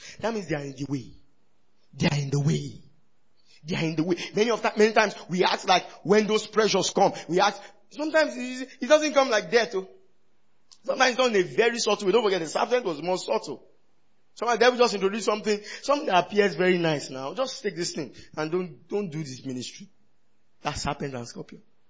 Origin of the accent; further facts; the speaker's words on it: Ibadan, Oyo, Nigeria; growing up in Ibadan gives you a different light